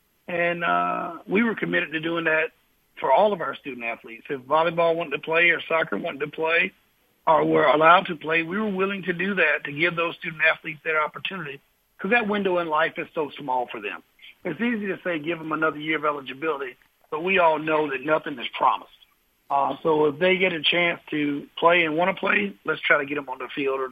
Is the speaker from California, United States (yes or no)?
no; South Carolina, United States; born or raised there